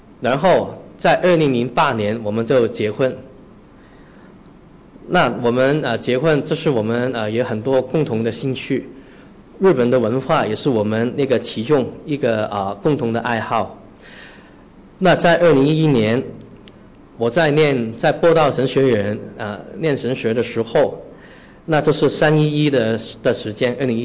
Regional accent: Hong Kong; 我说我们是，但是我们从香港来的。

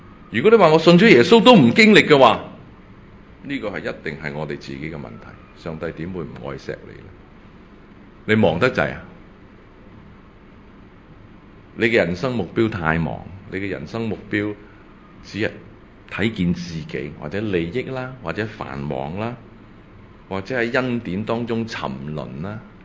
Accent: China; 喺我中國人嘅文化裏邊咧，邊個敢話自己冇父母噶？

